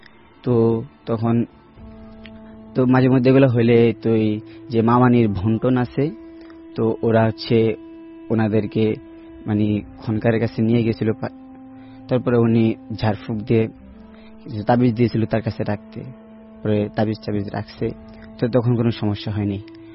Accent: Mohammadpur, Dhaka Division, Bangladesh; আমি মোহাম্মদপুর থেকে আসছি।

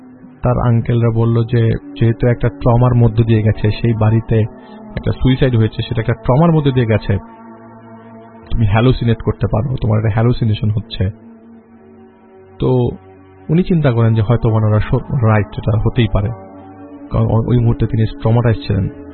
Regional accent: Bangladesh; now in Canada; ছোটবেলাটা আমার কেটেছে অনেক ভেতরের একটা গ্রামে, যেখানে এসব সংজ্ঞাহীন ঘটনা দেখতে দেখতে আমি অনেক বড় হয়েছি। তারপর একদিন এসে পড়লাম দুনিয়ার অন্য একটা প্রান্তে, আধুনিক দেশ বলা চলে। স্বস্তির একটা নিঃশ্বাস ফেললাম, ভেবেছিলাম বাংলাদেশের অনেক কিছু এখানে আর দেখার লাগবে না

